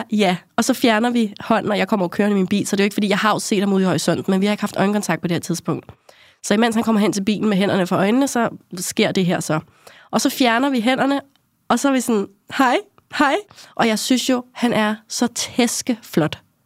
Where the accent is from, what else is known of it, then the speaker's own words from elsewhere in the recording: Frederiksberg, Capital Region of Denmark, Denmark; så begynder jeg at køre hjem af mod min hjemby, altså Frederiksberg.